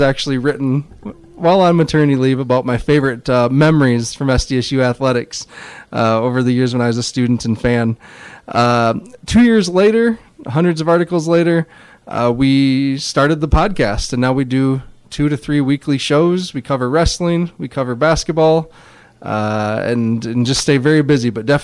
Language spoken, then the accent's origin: English; Clark, South Dakota, United States; It's a lot like my hometown back in South Dakota. I grew up in Clark, South Dakota, similar size, it's a nice town.